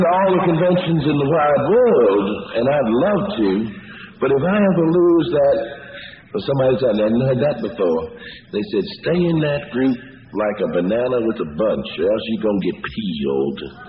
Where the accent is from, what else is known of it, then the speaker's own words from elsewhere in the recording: Cullman, Alabama, United States; I'm from the South. We don't run around with signs on us.